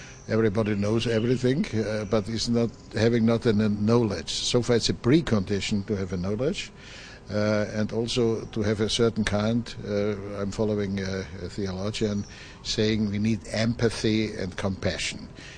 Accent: Austria; English is a second language; I'm from Austria

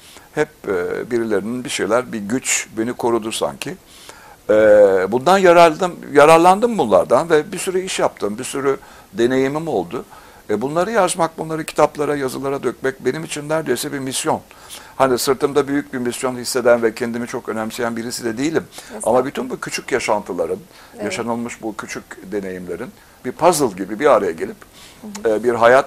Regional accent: İzmir, Turkey; also born or lived in Istanbul; Biz İzmirliyiz. Babam Rumelili. Rumeli mutfağı olurdu evde. İzmir Akdeniz mutfağı olurdu. İstanbul mutfağı daha sonra İstanbul'a girip yerleştik.

